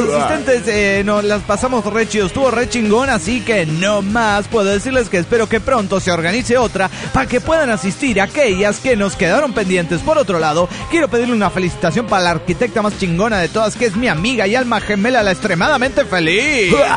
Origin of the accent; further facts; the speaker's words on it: Venezuela; de Venezuela.